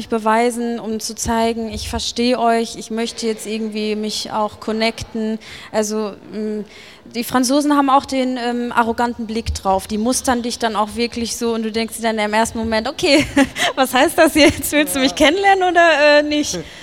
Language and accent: German; Germany; ich komme aus Deutschland